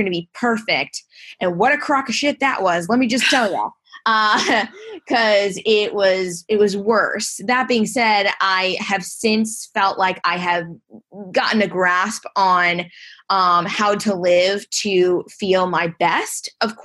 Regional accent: France; I happen to be French and my mom was born and raised in France.

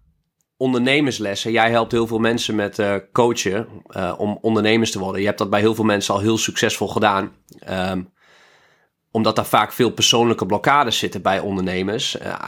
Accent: Lemelerveld, Overijssel, Netherlands; ik ben opgegroeid in Lemelenveld en daar is ook zo'n maaiveld.

